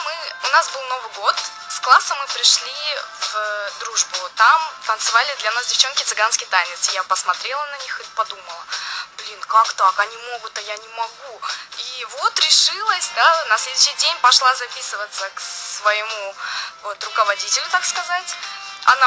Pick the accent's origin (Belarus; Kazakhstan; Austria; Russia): Kazakhstan; Мы же из Казахстана приехали, правильно?